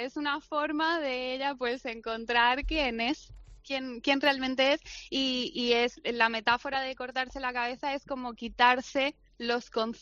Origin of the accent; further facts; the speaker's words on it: Argentina; que yo soy argentina y yendo para Argentina